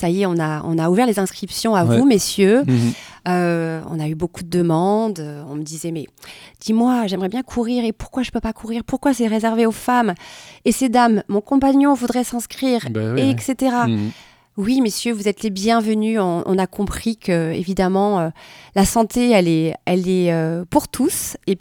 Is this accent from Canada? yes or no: no; France; c'est une chance de pouvoir être vacciné ici chez nous en France